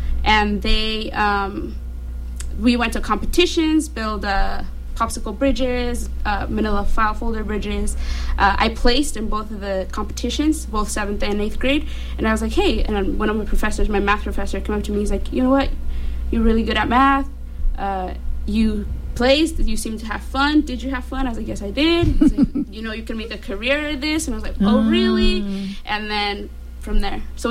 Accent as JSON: {"language": "English", "town": "Santa Maria", "region": "California", "country": "United States", "tie": "born or raised there", "said": "I identify as Hispanic or Latina. I grew up in Santa Barbara County as well."}